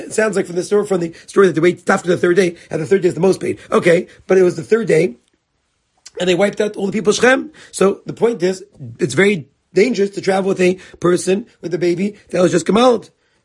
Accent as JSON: {"language": "English", "town": "Brooklyn", "region": "New York", "country": "United States", "tie": "born or raised there", "said": "My Rav that I grew up with in Flatbush"}